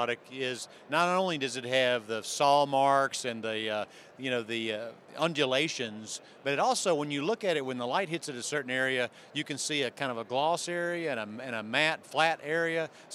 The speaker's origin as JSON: {"language": "English", "region": "Tennessee", "country": "United States", "tie": "born or raised there", "said": "In my home state of Tennessee."}